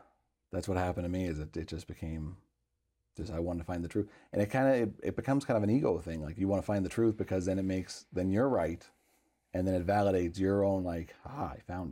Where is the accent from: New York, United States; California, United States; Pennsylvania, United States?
New York, United States; You know, I come from New York, so if you're Italian, you're Catholic.